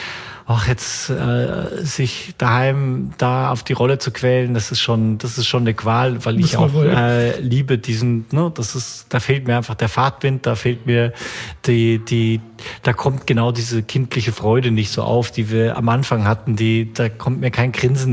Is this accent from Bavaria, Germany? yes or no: yes; Bavaria, Germany; Also ich komme ja ursprünglich aus Bayern